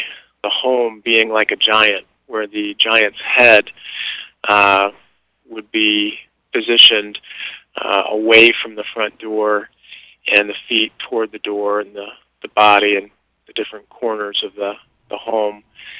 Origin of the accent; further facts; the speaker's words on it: Petoskey, Michigan, United States; also born or lived in Detroit / East Jordan; I'm from Petoskey. I was born in Detroit, and my folks moved north when I was about 3 years old, moved to a little town called East Jordan, lived there for a couple years, and then we moved to Petoskey.